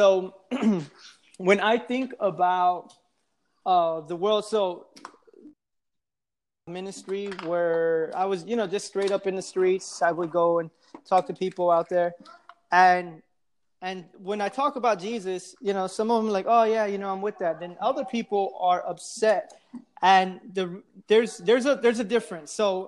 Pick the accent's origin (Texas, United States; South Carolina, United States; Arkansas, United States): Texas, United States; Houston; now in Austin, United States; I live in Austin now. Originally I'm from Houston